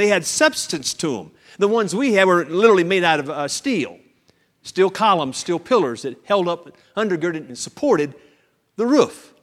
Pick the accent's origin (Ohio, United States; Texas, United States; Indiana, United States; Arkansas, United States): Arkansas, United States; I'm from Arkansas. We say the same thing.